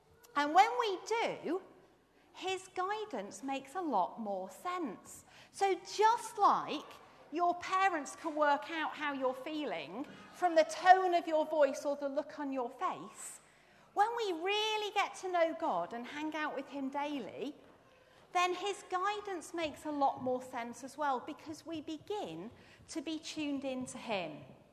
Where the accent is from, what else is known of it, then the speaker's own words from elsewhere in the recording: Manchester, North West England, United Kingdom; now in Southampton, United Kingdom; I'm from Manchester. I came to Southampton via Oxford.